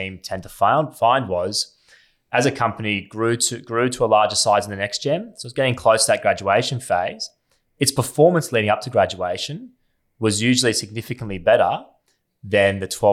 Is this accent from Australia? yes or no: yes; Australia; as an Australian investor